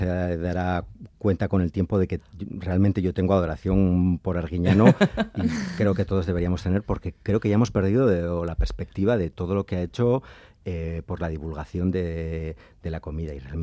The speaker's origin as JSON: {"language": "Spanish", "region": "Navarre", "country": "Spain", "said": "Y pues, como navarro tengo que decir, pero no solo como navarro"}